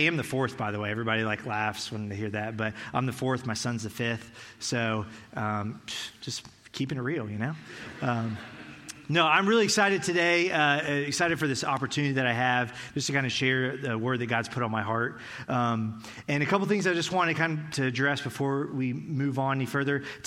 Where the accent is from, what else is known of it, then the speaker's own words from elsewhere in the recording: Tallahassee, Florida, United States; So a little bit about me. I grew up here in Tallahassee. I love Tallahassee.